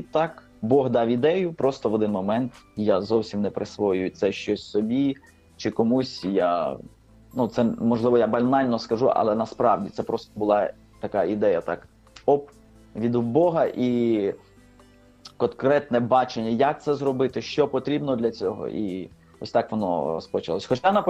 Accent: Stepan, Rivne Oblast, Ukraine; Я родом з Рівненської області, із такого містечка Степань.

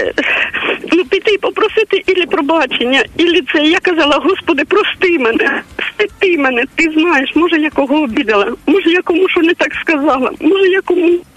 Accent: Zaporizhzhia Oblast, Ukraine; Я сама з Запорізької області.

